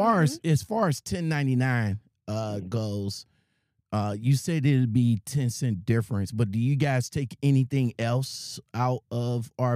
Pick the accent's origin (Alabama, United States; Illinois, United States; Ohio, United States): Ohio, United States; I'm out of Ohio.